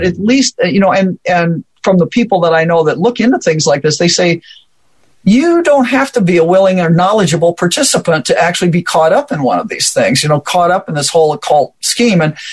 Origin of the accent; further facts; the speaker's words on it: Omaha, Nebraska, United States; And I'm from Omaha, Nebraska area.